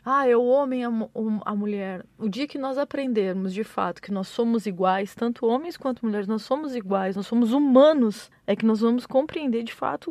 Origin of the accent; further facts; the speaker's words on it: Pelotas, Rio Grande do Sul, Brazil; nós somos de Pelotas, só eu e ele, então não tem rede de apoio